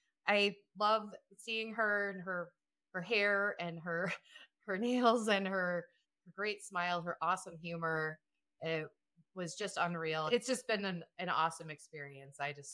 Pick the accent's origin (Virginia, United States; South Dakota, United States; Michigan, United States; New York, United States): South Dakota, United States; I am from South Dakota.